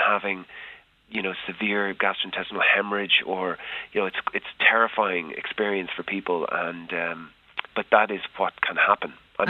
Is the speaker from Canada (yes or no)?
no; Ireland; as an Irish person